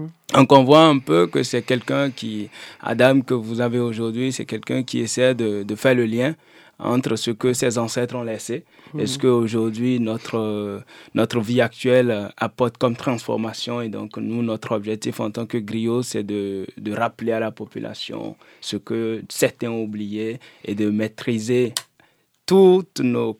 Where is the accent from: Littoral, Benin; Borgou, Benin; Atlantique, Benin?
Borgou, Benin; Parakou; originaire du Bénin. Donc, je suis né au Bénin, précisément au nord du Bénin. Mm-hmm. Je suis de Parakou, la ville, troisième ville à statut particulier quand même, de Parakou, qui est connue comme la cité des Koburu.